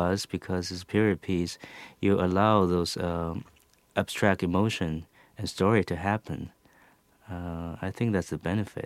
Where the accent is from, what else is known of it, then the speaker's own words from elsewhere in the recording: Taiwan; I grew up in Taiwan.